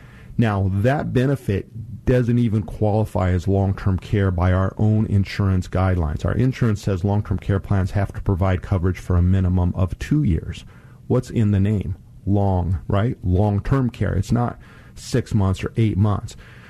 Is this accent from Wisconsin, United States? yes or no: no; Denver, Colorado, United States; in Denver, Colorado, my home state.